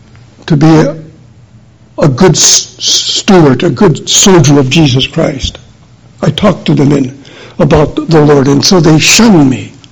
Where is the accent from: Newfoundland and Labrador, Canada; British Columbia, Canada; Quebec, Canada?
Quebec, Canada; I said, we're with the assembly in Quebec, we're from Quebec.